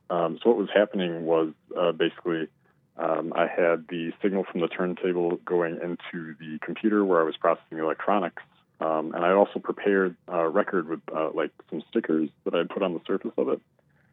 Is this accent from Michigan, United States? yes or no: yes; Michigan, United States; Yeah, so I'm originally from Michigan. Grew up on the west side of the state by Lake Michigan.